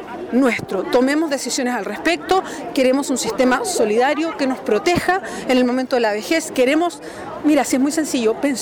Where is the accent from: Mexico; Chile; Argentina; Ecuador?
Chile; sumémonos como chilenos y chilenas, decido yo, súmense a la campaña